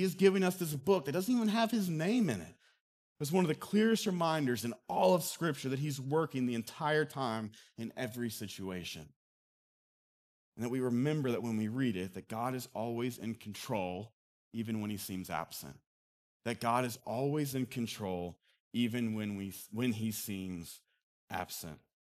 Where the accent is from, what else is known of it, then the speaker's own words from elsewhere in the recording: United States; accent: Southern; I love being in the North. I love being a Northerner. And now I talk with a Southern accent.